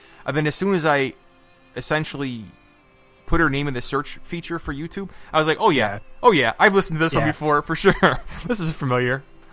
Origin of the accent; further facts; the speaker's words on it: New York, United States; Hey, we're from New York, right?